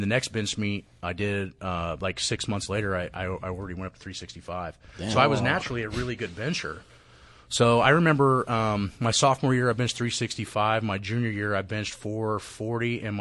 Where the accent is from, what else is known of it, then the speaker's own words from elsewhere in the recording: Indiana, United States; Ed Cohen was really close to where I grew up. I grew up in Indiana.